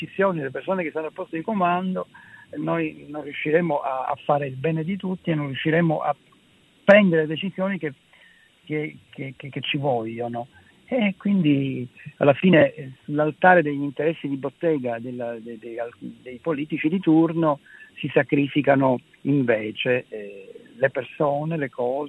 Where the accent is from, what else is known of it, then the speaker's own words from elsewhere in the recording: Palermo, Sicily, Italy; io sono di Palermo